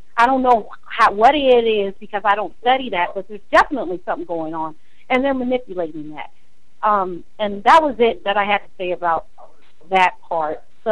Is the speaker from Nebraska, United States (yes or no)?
yes; Omaha, Nebraska, United States; I'm from Omaha, Nebraska, and I remember the Franklin Credit Union scandal.